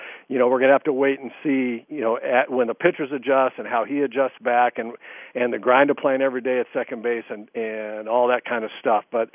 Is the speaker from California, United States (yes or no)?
yes; California, United States; We're both from Southern California